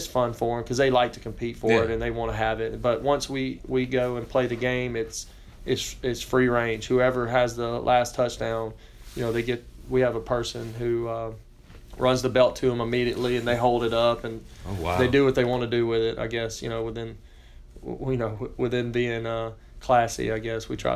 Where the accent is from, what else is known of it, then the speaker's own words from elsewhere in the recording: Mississippi, United States; For those that don't know, you know, I grew up in Mississippi, grew up 2 hours south of here, and it was an opportunity to get back closer to home, closer to family